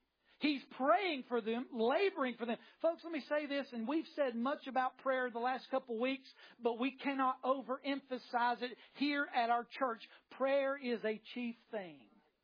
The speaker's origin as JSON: {"language": "English", "region": "West Virginia", "country": "United States", "said": "Honestly, it don't, because I know my roots. I do, man. I'm from West Virginia."}